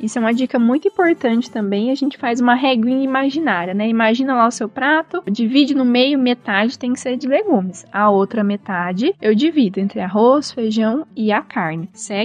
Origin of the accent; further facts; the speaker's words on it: Auriflama, São Paulo, Brazil; atendo também em Auriflama, que é minha cidade natal.